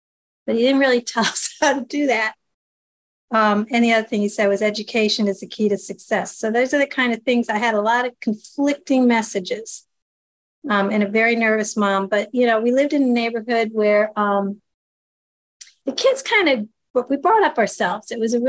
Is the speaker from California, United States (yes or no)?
no; New Jersey, United States; born there; I'm 63. I was born in 1958 in New Jersey.